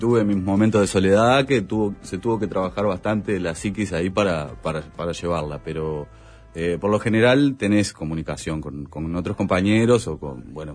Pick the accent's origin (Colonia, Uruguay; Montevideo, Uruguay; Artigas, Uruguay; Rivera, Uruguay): Montevideo, Uruguay; No. No, yo soy de Sayago.